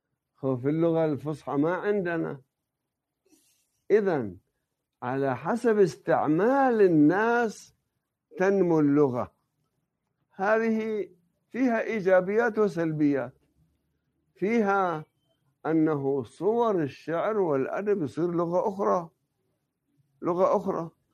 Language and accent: Arabic; Lebanon; ولأني أنا نشأت بطفولتي في لبنان